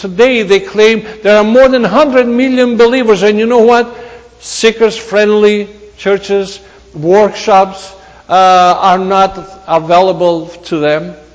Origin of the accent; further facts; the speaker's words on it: Greece; I come from Greece, without insulting the government